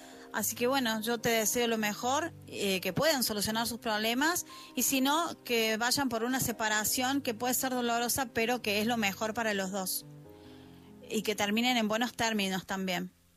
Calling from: Argentina; desde Argentina

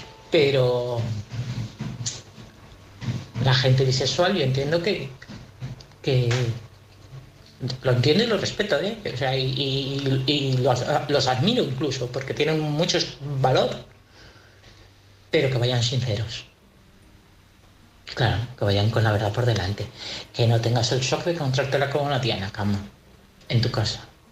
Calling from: Community of Madrid, Spain; de Madrid, de un pueblecito.

